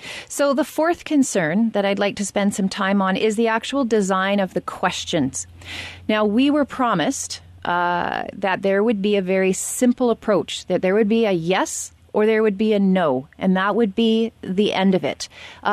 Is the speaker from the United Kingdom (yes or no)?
no; British Columbia, Canada; And we as British Columbians are being forced into a corner to make a decision to a question that we didn't ask.